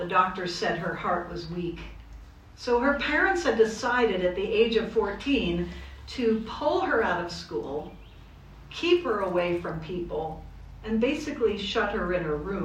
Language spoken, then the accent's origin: English; Jacksonville, Florida, United States; I am from Jacksonville, Florida, from the cathedral.